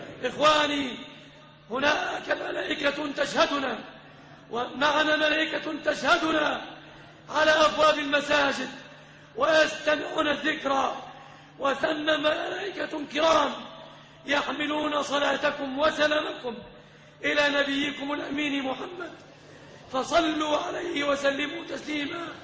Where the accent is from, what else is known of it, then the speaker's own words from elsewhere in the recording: Egypt; أن تسلم بلادنا مصر